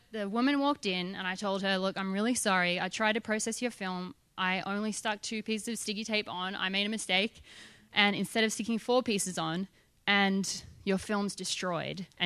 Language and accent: English; Australia; now in San Francisco, United States; And I'm Australian. I live in San Francisco.